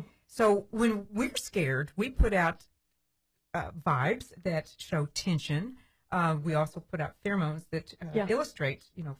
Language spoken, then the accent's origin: English; Amarillo, Texas, United States; Now, I grew up in West Texas, so there's horses and quarter horses everywhere.